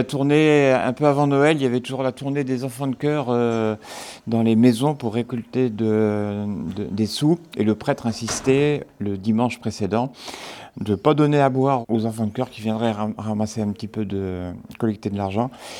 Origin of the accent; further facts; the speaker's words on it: Ploudiry, Brittany, France; Mon enfance à Pluderie, donc une petite commune du Finistère Nord, entre Landivisio et Landerneau, qui est appelée là-bas le plateau, parce que c'est un petit peu en altitude, au-dessus de la grande boucle de l'Élorne.